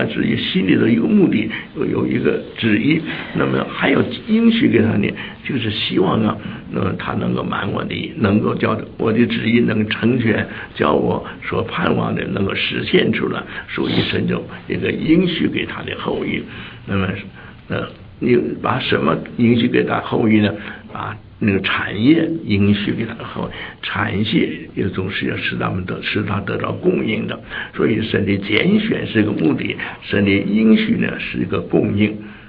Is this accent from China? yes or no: yes; China; 我们中国人就挑来挑去的